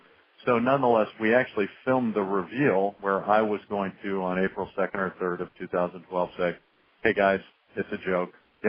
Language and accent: English; Ireland; And frankly, I'm Irish